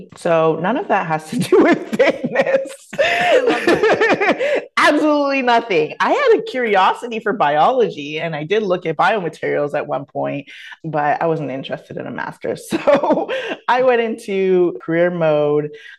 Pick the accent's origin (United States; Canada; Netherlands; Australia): Canada; born there; I am Canadian born, but West Indian made is what I said. Always tell folks, my parents are from Jamaica, St. Vincent, my grandparents from Barbados. So island people.